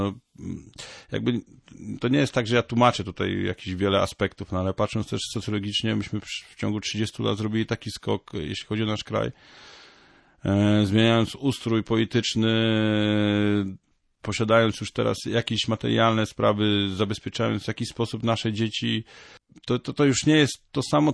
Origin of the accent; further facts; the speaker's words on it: Polish coast, Poland; bo ja przyjechałem też jako chłopak z Wybrzeża